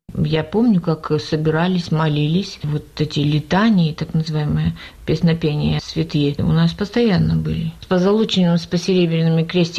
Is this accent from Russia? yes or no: no; Lithuania; Я литовка, это без сомнения. Причастна к русской культуре и языку тоже без сомнения.